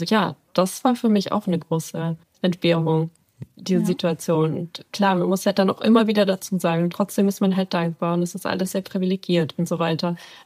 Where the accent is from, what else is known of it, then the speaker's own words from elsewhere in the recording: Munich, Bavaria, Germany; ich komme halt aus München. Ich habe halt hier auch viele langjährige Freunde.